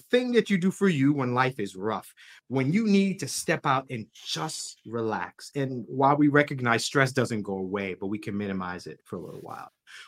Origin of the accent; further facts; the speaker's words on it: Long Island, New York, United States; Because I grew up in Long Island. That's New York.